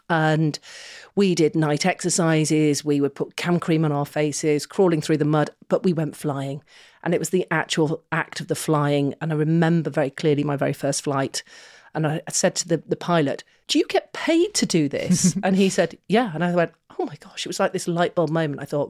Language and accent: English; Manchester, North West England, United Kingdom; we were growing up in Manchester